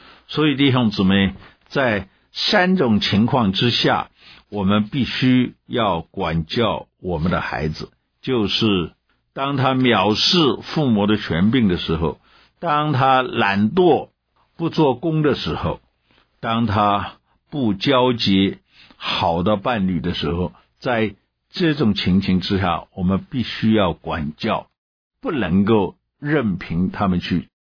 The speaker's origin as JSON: {"language": "Chinese", "country": "China", "said": "我们中国人也有这句话，我们从小做孩子的不知道听了多少次"}